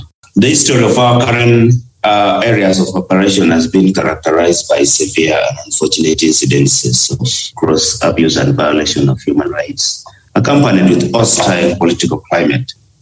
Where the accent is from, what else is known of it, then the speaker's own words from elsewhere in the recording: Abim, Northern Region, Uganda; Well, I am from Abim District. Abim District is in northeastern Uganda, Karamoja sub-region.